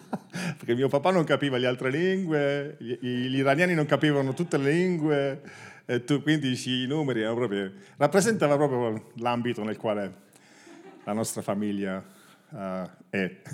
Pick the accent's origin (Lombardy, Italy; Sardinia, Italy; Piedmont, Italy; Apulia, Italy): Apulia, Italy; Taranto; accent: Apulian; Io sono cresciuto a Taranto, una madre francese